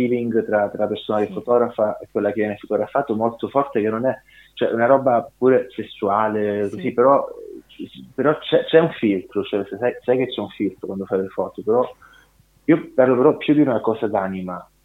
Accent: Calabria, Italy; essendo io calabrese, ma mia Grecia, fanno parte del mio DNA

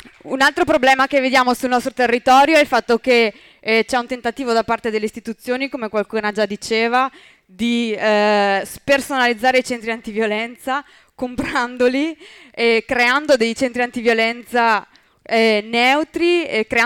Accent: Imola, Emilia-Romagna, Italy; siamo di Imola, che è una cittadina di 70.000 abitanti in provincia di Bologna.

